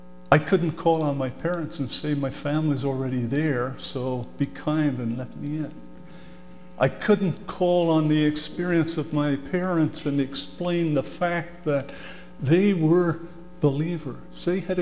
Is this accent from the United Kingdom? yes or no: yes; England, United Kingdom; moved away as an adult; I came from England in 1973. And when I came, I was in my mid-20s. And I had accepted the Lord Jesus.